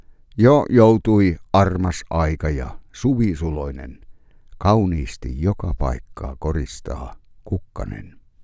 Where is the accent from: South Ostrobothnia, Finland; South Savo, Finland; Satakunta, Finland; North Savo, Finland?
South Savo, Finland; Enonkoski; laulamme sen lapsuuteni kirkossa Enonkoskella